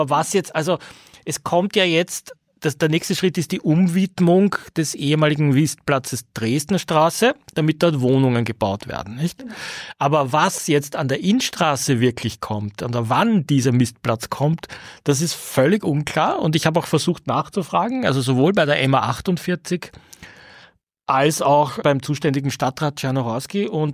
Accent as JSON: {"language": "German", "region": "Vienna", "country": "Austria", "tie": "born there", "said": "ich als zwar lange hier lebend, aber doch gebürtiger Favorit, ne?"}